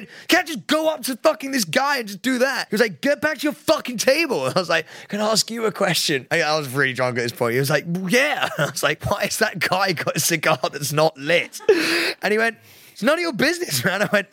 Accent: United Kingdom; because we're from Britain.

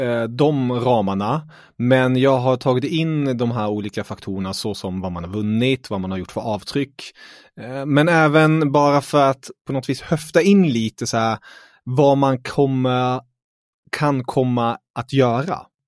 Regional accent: Germany; Ja, då hälsar jag till dig halvtysken. Här hälsar heltysken till dig.

